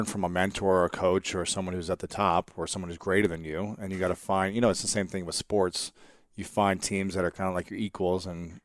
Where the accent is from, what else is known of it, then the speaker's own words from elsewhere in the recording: Ohio, United States; I'm here from Ohio and my goal is to make the Olympics and play with the USA national team.